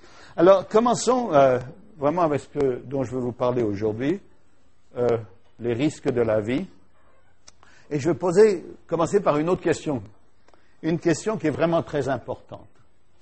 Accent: France; Je viens de France

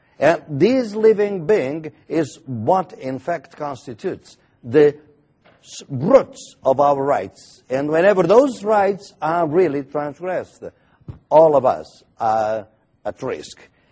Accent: Portugal; I come from Portugal. I don't come from there.

